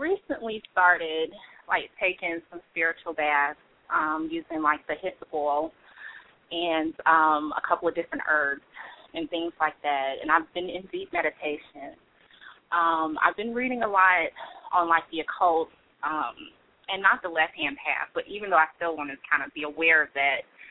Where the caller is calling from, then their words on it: Atlanta, Georgia, United States; I'm calling from Atlanta.